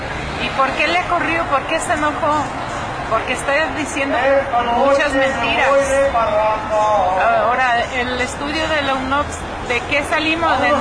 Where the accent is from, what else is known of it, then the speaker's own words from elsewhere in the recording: Temacapulín, Jalisco, Mexico; vengo de la comunidad de Temacapulín.